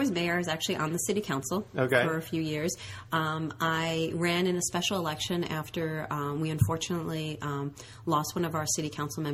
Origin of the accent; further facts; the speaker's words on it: Brooklyn, New York, United States; also born or lived in Washington, D.C.; First I grew up in Brooklyn, New York.